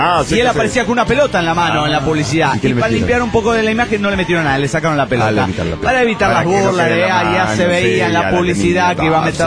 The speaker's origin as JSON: {"language": "Spanish", "region": "Mexico City", "country": "Mexico", "said": "del DF Mexicano."}